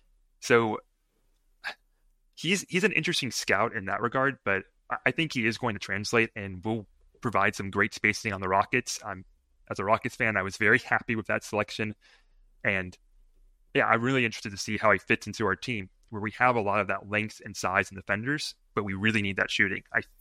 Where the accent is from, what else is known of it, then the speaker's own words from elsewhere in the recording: Houston, Texas, United States; Well, I grew up in Houston pretty much my entire life, and I've only spent 1 year living outside the city.